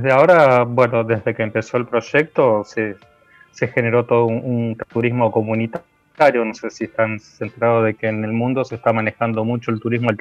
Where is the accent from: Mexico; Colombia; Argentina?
Argentina; Merlo, Buenos Aires Province; yo soy más bien de la zona oeste de Buenos Aires, del conurbano de la zona de Merlo, más precisamente.